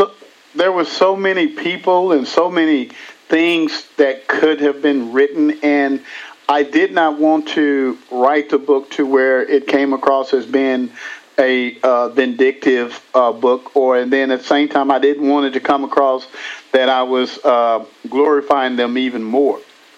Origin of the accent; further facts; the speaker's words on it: Houston, Texas, United States; Okay, well, I originally, you know, I'm from Houston, Texas